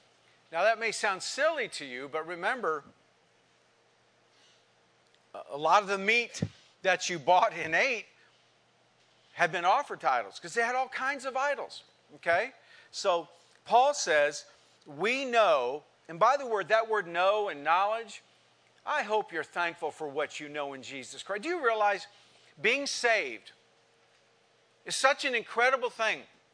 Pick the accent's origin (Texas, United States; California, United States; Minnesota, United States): California, United States; San Jose; Where I grew up in San Jose, just blocks from where I grew up, they took, I don't know how many houses out, maybe 12, and built a huge Buddhist temple years ago.